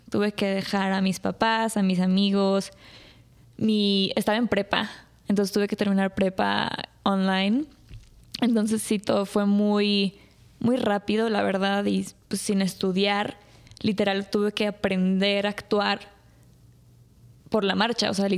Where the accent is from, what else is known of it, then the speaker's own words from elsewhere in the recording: Dominican Republic; moved away; estaba viviendo en otro país, que crecí en República Dominicana